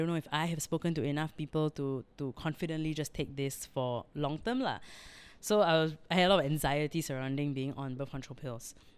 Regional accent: Singapore; as a Singaporean

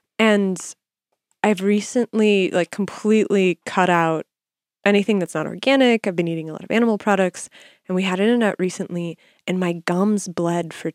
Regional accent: California, United States; I grew up in California. It's just, it's wired into my DNA.

